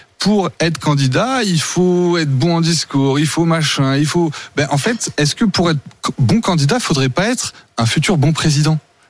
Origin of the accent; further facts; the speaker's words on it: Lille, Hauts-de-France, France; j'ai emmené Éric Zemmour chez moi à Lille et à Dunkerque.